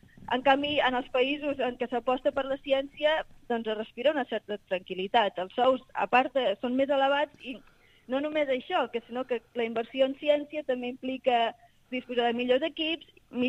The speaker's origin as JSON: {"language": "Catalan", "region": "Catalonia", "country": "Spain", "lives_now": "Netherlands", "said": "jo sóc l'única catalana que hi ha."}